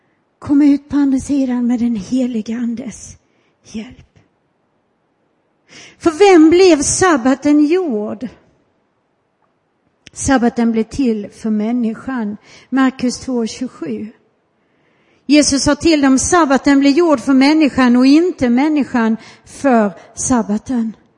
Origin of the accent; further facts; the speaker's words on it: Skåne, Sweden; Jag är ju uppväxt utanför Helsingborg.